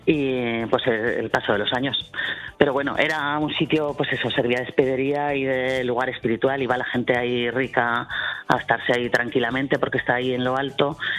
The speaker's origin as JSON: {"language": "Spanish", "town": "Leciñena", "region": "Aragon", "country": "Spain", "tie": "born or raised there", "said": "Un pueblo muy pequeñico. Sí, Leciñena. Un pueblo muy pequeñico en la provincia de Zaragoza."}